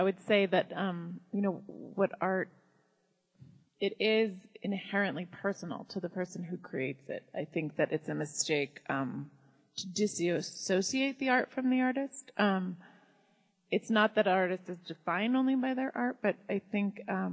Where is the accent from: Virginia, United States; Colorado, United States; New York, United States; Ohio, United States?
Colorado, United States; moved away; I'm from Colorado, I've been away for 25 years, and I travel back and forth at least once a year